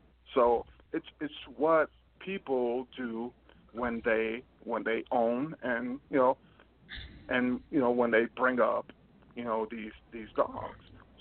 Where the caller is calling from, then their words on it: New York City, New York, United States; I'm calling from New York City.